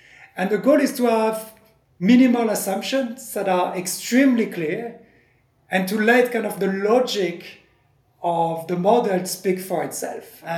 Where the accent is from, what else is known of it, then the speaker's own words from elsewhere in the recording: France; accent: French; English is a second language; not of Mustang in my case, but of being French. So you meet me and you hear my accent and you're like, oh, this guy is French.